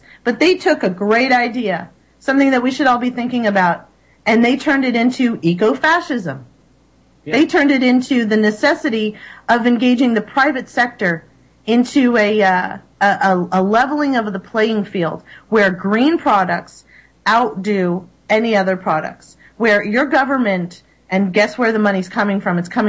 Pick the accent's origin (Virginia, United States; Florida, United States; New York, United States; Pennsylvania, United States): Florida, United States; I'm originally from Florida. I appreciate living in the Great Northwest now.